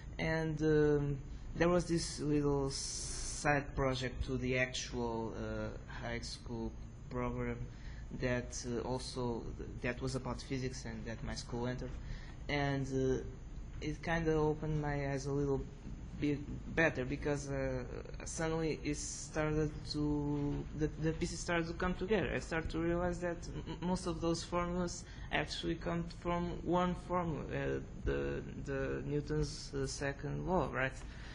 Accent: Portugal; I'm from Portugal, actually same university as him.

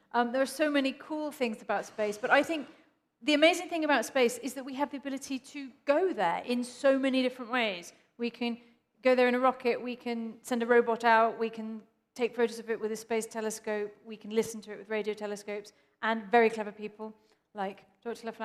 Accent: Cambridge, East of England, United Kingdom; I grew up in Cambridge. We actually lived in a Cambridge college, in a Cambridge college apartment.

